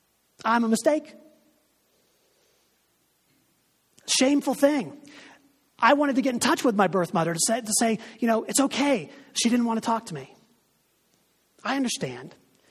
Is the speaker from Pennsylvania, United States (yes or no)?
yes; Pittsburgh, Pennsylvania, United States; born there; I was born in Booth Memorial Hospital in Pittsburgh, Pennsylvania. It's a Salvation Army hospital for unwed mothers. I was born there in 1963.